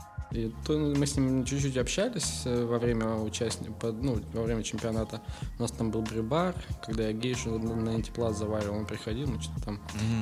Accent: Ukraine; мы с Украины, с чуваком, с Лешей из Украины стояли

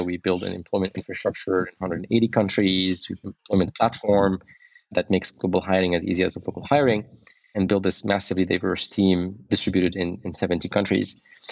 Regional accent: Beirut, Beirut Governorate, Lebanon; Yeah, I was born in 1980 in Beirut. This was in the middle of the civil war.

